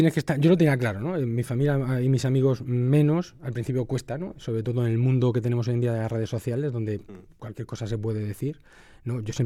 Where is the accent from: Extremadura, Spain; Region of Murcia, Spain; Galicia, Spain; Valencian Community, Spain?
Valencian Community, Spain; Almoradí; oriundo de actualmente de Callosa, pero bueno, me considero de la Vea Baja, del Segura, uh-huh. Porque bueno, tengo las raíces en, soy de las Heredades, de Almoradí, también tengo raíces en Catral, donde es mi madre, es decir, la sangre de toda esta comarca.